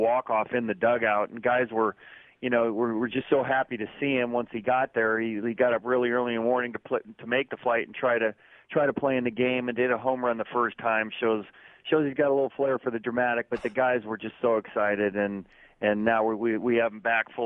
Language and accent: English; California, United States; Well, I followed him as a kid here growing up in the Bay Area